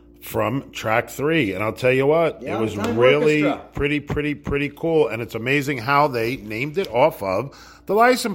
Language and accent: English; Jersey City, New Jersey, United States; born there; Yeah, I think that's where my sister was born, and I was born in Jersey City.